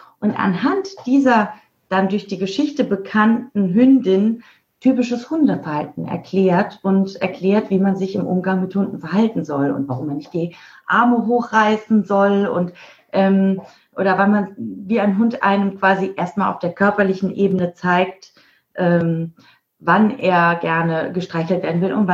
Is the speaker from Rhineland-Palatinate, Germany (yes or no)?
yes; Mainz, Rhineland-Palatinate, Germany; now in Isernhagen, Germany; Nee, ich bin gebürtig aus Mainz, aber wir sind in Isernhagen, das ist bei Hannover. In Norddeutschland.